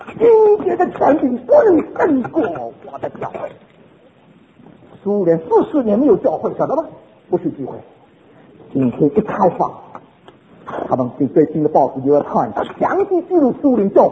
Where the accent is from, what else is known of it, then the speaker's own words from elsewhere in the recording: China; 因为我是中国人，所以我可以骂是保守不乖